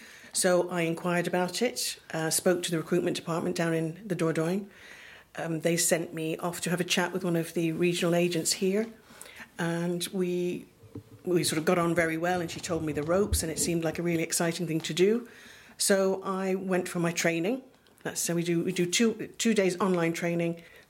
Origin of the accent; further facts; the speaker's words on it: United Kingdom; now in France; Here we're typical British